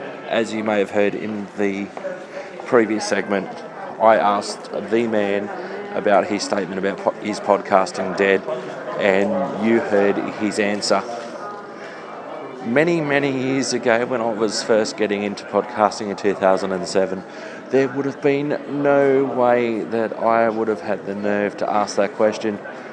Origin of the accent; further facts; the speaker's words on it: Australia; Because I'm from Australia, and so it's the Australian summer at the moment.